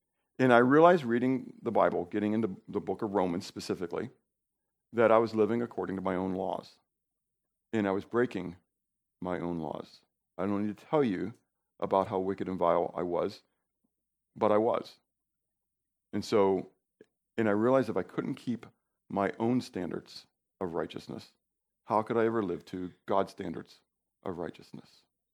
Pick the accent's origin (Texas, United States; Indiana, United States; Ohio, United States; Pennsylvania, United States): Pennsylvania, United States; Pittsburgh; And I've told you, growing up in Pittsburgh, you're uphill both ways, right?